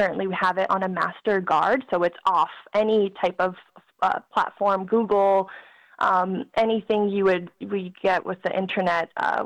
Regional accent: Tucson, Arizona, United States; And, you know, I'm from Tucson, Arizona.

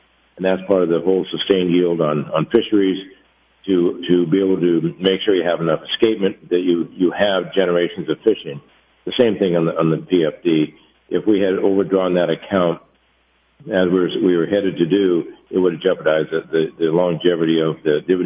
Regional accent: Delta Junction, Alaska, United States; also born or lived in Valdez; We were growing up in Delta Junction and Valdez.

